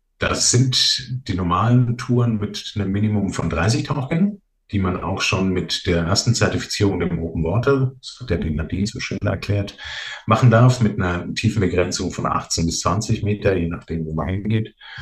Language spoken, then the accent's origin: German; Nuremberg, Bavaria, Germany; Also aus der Ecke von Nürnberg, wie man vermutlich hört.